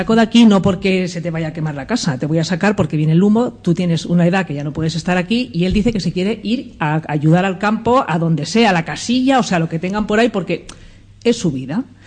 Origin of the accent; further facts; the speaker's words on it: Hoyocasero, Castile and León, Spain; desde donde mi pueblo, desde Hoyo Casero hasta aquí, lo vas viendo todo negro